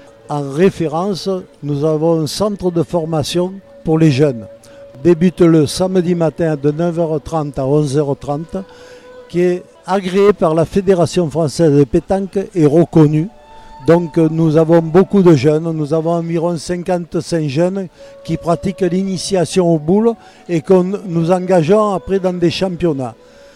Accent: Carpentras, Provence-Alpes-Côte d'Azur, France; Car il y a 78 ans que je suis né à Carpentras, donc je suis du terroir.

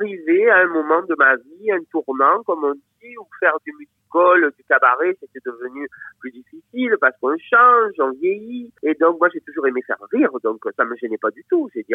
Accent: Marseille, Provence-Alpes-Côte d'Azur, France; born there; Je suis né à Marseille, dans le plus beau quartier de Marseille. Le Panier, connu dans le monde entier grâce à ce feuilleton extraordinaire qui s'appelle Plus belle la vie.

